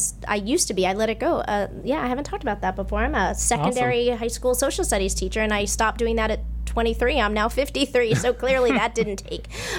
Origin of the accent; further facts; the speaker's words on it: Northeast, United States; Northeasterner here, so okay, hi.